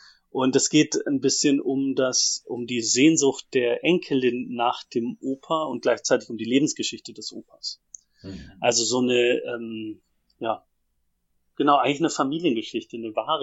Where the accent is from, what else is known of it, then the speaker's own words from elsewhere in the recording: Ansbach, Bavaria, Germany; ich bin ja da in Mittelfranken aufgewachsen, in dem so einem Ansbach ist ja so ein Beamtenstädtchen und das war nett zum Aufwachsen, aber ich wollte dann halt da auch weg. Und dann bin ich erst nach Südamerika, habe da mein Zivi gemacht in Santiago de Chile